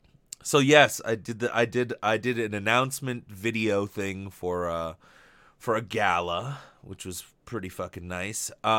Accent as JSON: {"language": "English", "region": "West Virginia", "country": "United States", "said": "I'm from West Virginia. I'd never claim to be a cunning linguist."}